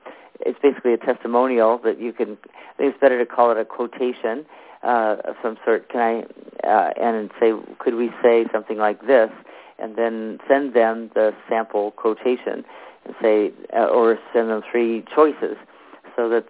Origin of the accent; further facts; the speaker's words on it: Omaha, Nebraska, United States; born there; Actually, last weekend she was at the Omaha, Nebraska, which is actually my hometown where I was born, and she was there.